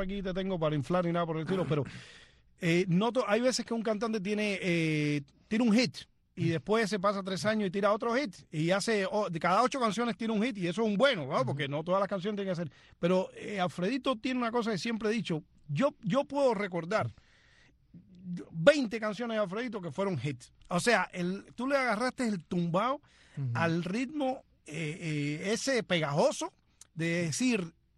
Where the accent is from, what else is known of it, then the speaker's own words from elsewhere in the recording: Cuba; uno se siente orgulloso de verlo como cubano